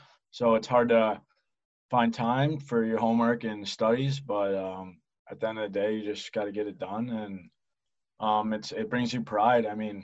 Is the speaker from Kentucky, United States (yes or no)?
no; Minnesota, United States; I'm from Minnesota, so I had the Minnesota teams in my head, hoping to end there one day